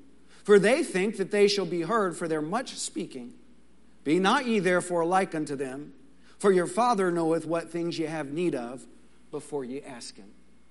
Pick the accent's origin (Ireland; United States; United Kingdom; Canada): United States; Texas; And I'm a Texan too.